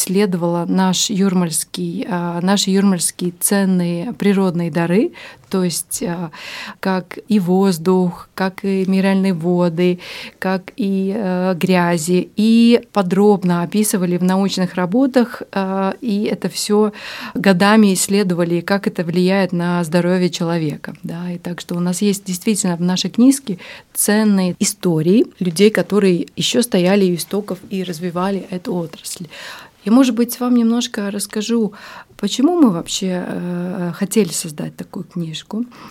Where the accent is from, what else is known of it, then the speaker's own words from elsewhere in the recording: Jūrmala, Latvia; И я, как юрмальчанка, я сама родилась в Кемере.